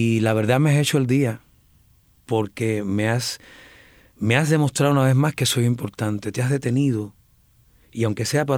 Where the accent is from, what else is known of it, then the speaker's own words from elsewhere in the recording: Placetas, Villa Clara, Cuba; Yo vengo de Placeta, yo no vengo de China. Entonces, a mí me gusta que la gente de Placeta me oiga también.